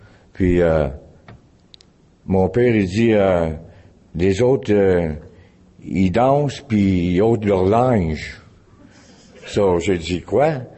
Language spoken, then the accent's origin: French; Welland, Ontario, Canada; born there; Je suis né à Welland, Ontario. C'est pas loin de Niagara Falls.